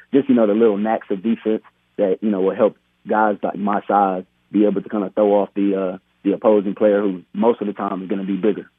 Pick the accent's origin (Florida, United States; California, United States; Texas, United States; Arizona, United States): Texas, United States; I'm from Texas. I'm going with University of Houston, man.